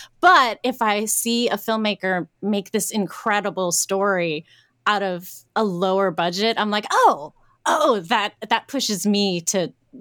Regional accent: Greensburg, Pennsylvania, United States; We actually shot in Greensburg, which is my hometown.

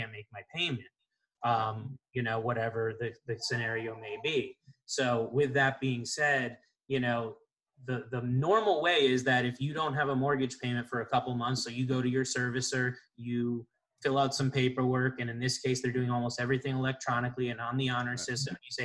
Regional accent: Florida, United States; Yeah, so I'm from Florida, grew up in Florida. That's where I started

